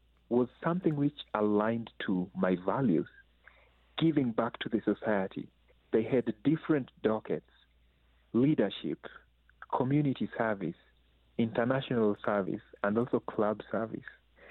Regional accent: Kenya; growing up in Kenya

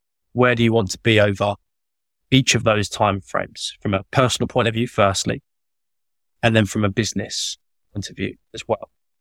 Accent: United Kingdom; We're British

